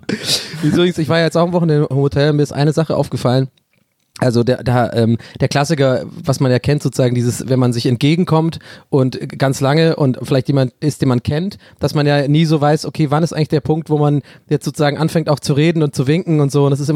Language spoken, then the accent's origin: German; Berlin, Germany; ich bin Berliner